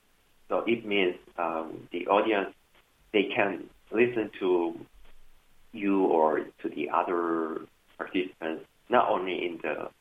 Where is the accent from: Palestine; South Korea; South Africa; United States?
South Korea; English is a second language; I'm from South Korea, from the same country as him.